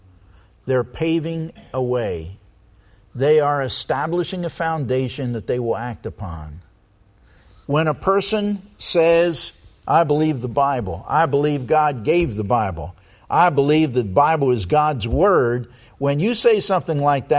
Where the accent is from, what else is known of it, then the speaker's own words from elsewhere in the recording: Philadelphia, Pennsylvania, United States; Now, I'll admit, I'm a Southerner. I was raised in South Philadelphia.